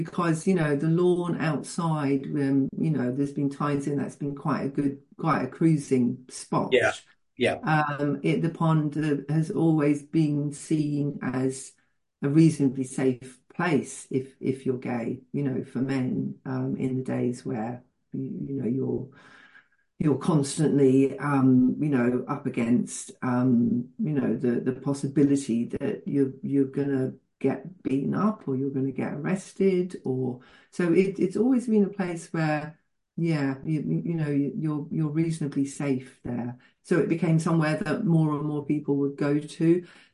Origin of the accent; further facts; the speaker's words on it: London, United Kingdom; as a girl growing up in London in 60s and 70s